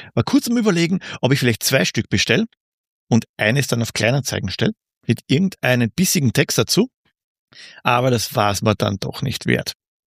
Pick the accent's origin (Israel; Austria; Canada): Austria; Das war sehr lustig, als Österreicher anzuschauen.